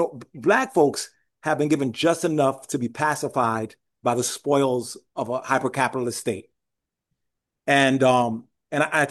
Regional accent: New York City, New York, United States; I grew up in Brooklyn, in the Bronx, in New York City. We didn't have nothing.

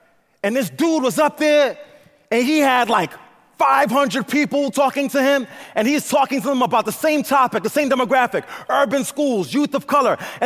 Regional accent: Brooklyn, New York, United States; also born or lived in Bronx, United States; So I grew up in Brooklyn and the Bronx, New York. You know, cars playing hip-hop driving by were my lullabies.

